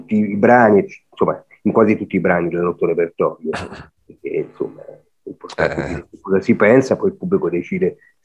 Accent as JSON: {"language": "Italian", "region": "Piedmont", "country": "Italy", "tie": "born there", "said": "Noi siamo nati in provincia di Torino, hai capito?"}